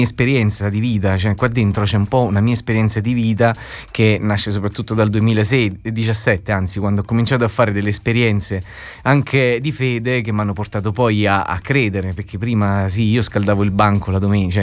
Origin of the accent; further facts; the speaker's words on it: Solofra, Campania, Italy; now in Rome, Italy; io sono di Sant'Agata d'Irpina, frazione di Solofra, qua da Avellino, Però abito a Roma